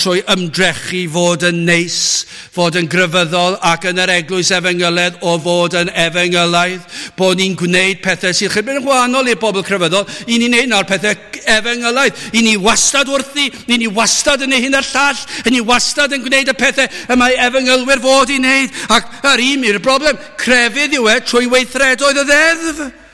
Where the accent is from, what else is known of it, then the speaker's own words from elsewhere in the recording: Wales, United Kingdom; Dwi'n Gymro.